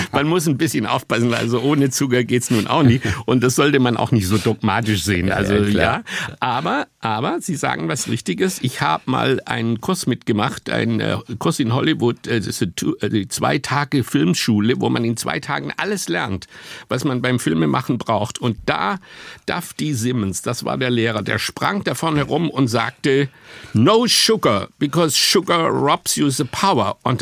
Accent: Southern Germany, Germany; Also einmal komme ich aus Süddeutschland und Essen spielt nun bei uns mal eine große Rolle, wie Sie wissen.

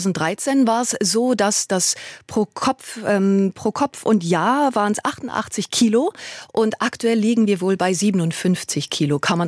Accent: North Rhine-Westphalia, Germany; Also ich stamme aus dem Sauerland, war vergangene Woche dort noch zu Besuch.

